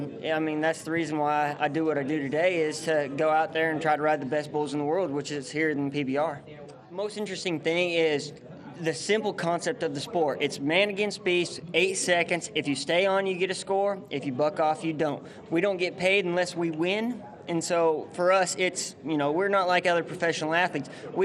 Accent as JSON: {"language": "English", "town": "Grand Coulee", "region": "Washington", "country": "United States", "lives_now": "North Carolina, United States", "said": "I'm originally from Grand Coulee, Washington. I now live in North Carolina."}